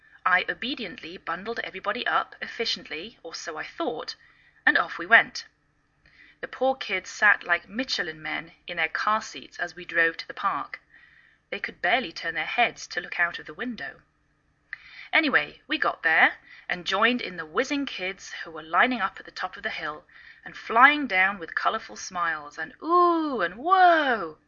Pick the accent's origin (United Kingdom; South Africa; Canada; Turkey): United Kingdom; England; now in United States